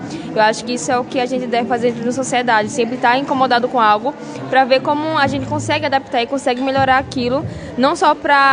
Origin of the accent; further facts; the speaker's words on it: Campina Grande, Paraíba, Brazil; now in João Pessoa, Brazil; Eu sou de Campina Grande, natural de Campina Grande, mas eu moro em João Pessoa, na Paraíba, que são cidades ali pertinhas, uma da outra.